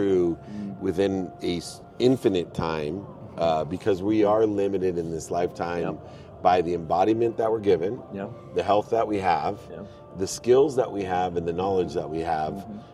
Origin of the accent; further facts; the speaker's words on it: Akron, Ohio, United States; born there; And I was born in Akron, Ohio.